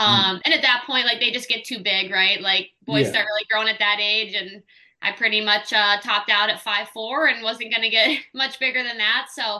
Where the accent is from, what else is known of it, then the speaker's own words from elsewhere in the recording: Raleigh, North Carolina, United States; moved away; also born or lived in Philadelphia; So I grew up mostly in Raleigh, kind of started hockey, I guess, officially here in Philly. But grew up mostly in the youth hockey in Raleigh